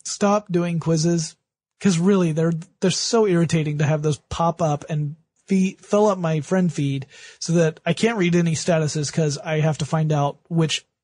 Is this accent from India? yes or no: no; Vietnam; And I'm from Vietnam.